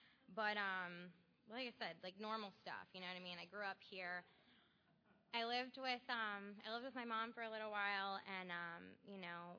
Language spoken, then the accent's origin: English; Albuquerque, New Mexico, United States; born there; So I was born in Albuquerque, New Mexico, lived there for like a couple of years, nothing to like develop memories or anything like that.